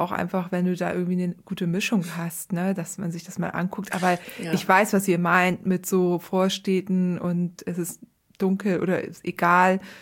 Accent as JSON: {"language": "German", "region": "Northern Germany", "country": "Germany", "said": "Und ich komme ja hier aus dem Norden"}